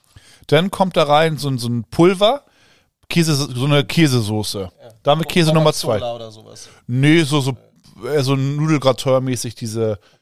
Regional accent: Italy; Ich als Italiener

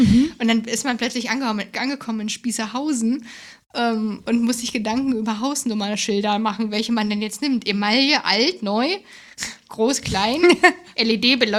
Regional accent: Hesse, Germany; Ich komme aus Hessen, also ich bin in Hessen im Dorf groß geworden. Da ist Wölfersheim nicht weit

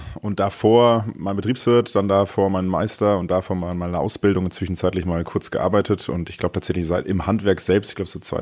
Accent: Bavaria, Germany; bei uns in Bayern

